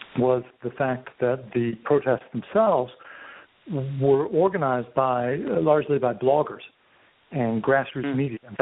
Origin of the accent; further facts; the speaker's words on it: Indiana, United States; growing up in Indiana, in a suburb of Indianapolis, almost 100% white suburb